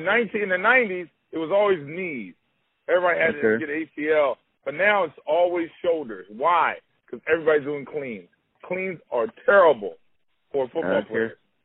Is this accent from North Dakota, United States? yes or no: no; California, United States; because I'm from Southern Cal, and I really don't like the way USC treats certain athletes around here.